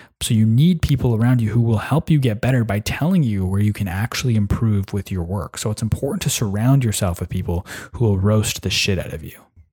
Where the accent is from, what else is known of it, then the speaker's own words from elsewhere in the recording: Canada; I'm from Canada. He's living in Poland. I'm in Ottawa.